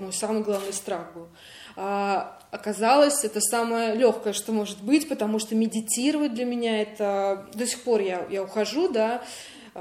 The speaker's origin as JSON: {"language": "Russian", "region": "Saint Petersburg", "country": "Russia", "said": "я из Петербурга."}